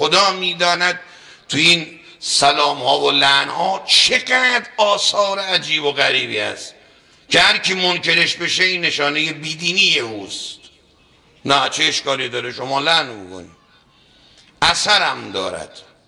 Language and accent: Persian; Iran; که ما ایرانی هستیم، مال این مملکتیم